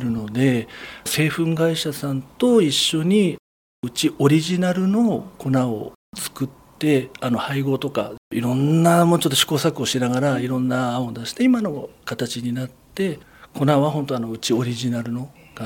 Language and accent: Japanese; Fujisawa, Kanagawa, Japan; そうですね、藤沢で育って、はい、ずっともうほぼほぼ藤沢の方に住まわせてもらっています、はい。本庁小学校から一中を経て日大藤沢の方にお世話になりまして、で大学は東京の方に、はい。